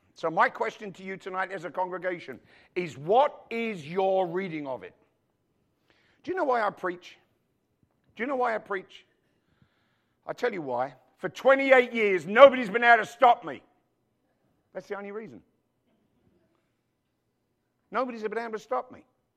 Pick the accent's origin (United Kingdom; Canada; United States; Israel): United Kingdom; England; I'm English